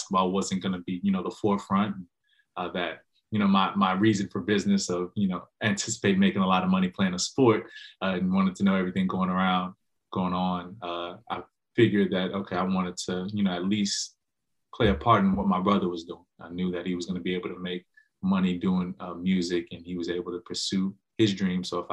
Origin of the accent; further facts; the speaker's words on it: New Orleans, Louisiana, United States; I'm originally from New Orleans. I moved to North Louisiana after Hurricane Katrina. That's where my mom is from. My mom's originally from Sterlington, Louisiana.